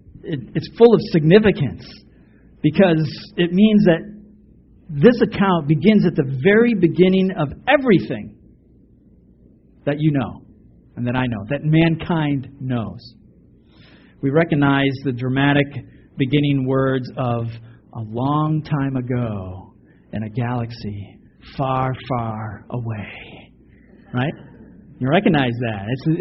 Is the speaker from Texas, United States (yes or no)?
no; Massachusetts, United States; born there; accent: New England; I was born in Massachusetts. Kind of gives context, right? Gives you an idea of like, oh, okay, he's from New England. That's why he talks funny.